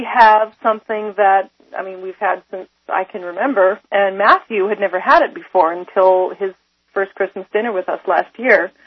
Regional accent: Canada; I usually pride myself as a Canadian on saying things quite nicely

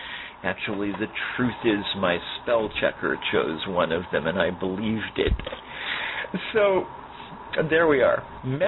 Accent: Miami, Florida, United States; from Miami, Florida

